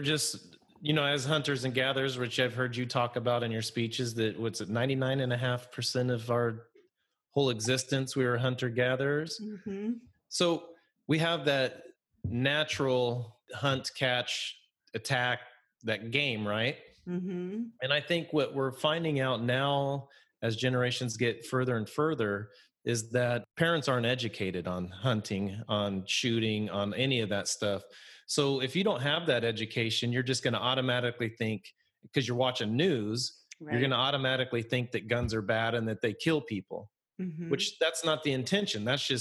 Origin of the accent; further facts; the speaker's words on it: Idaho, United States; growing up in Idaho, there's a lot of cattle ranches